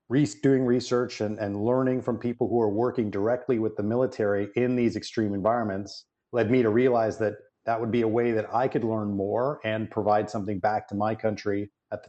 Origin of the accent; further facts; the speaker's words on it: Canada; I am originally from Canada, and so you will hear that in my voice periodically when I say certain words. But as a kid growing up in Canada